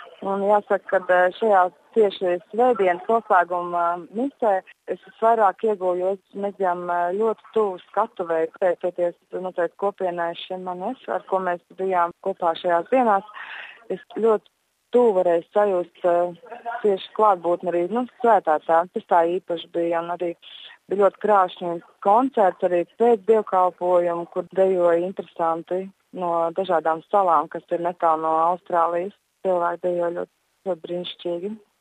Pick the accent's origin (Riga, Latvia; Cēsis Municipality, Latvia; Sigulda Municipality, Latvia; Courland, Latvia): Sigulda Municipality, Latvia; Sigulda; esmu no Siguldas un šajās dienās Sidnejā piedzīvoju kopā ar visiem pasaules jauniešiem svētkus.